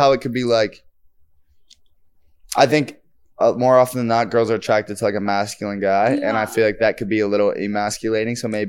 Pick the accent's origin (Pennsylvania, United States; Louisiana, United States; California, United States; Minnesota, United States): Pennsylvania, United States; Pittsburgh; So I'm from Pittsburgh and they have like.